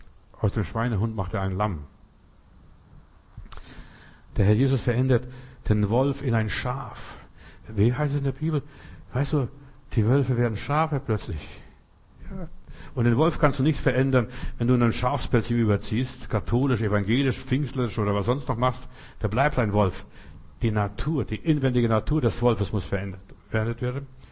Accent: Klaipėda, Klaipėda County, Lithuania; also born or lived in East Prussia; das ist so wie bei uns in Ostpreußen, in Memel, so wo Kreuzotterzuchtgebiet war.

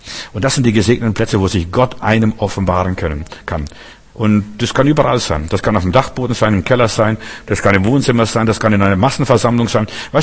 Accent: Klaipeda, Klaipėda County, Lithuania; Bei uns in Memel, wo ich herkomme, wo ich aufgewachsen bin, da ist das ganze Land voller Störchernester.

